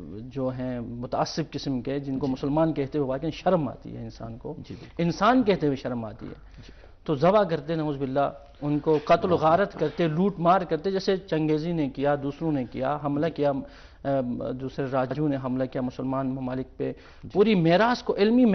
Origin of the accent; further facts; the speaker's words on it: Pakistan; میں چونکہ پاکستان سے تعلق رکھتا ہوں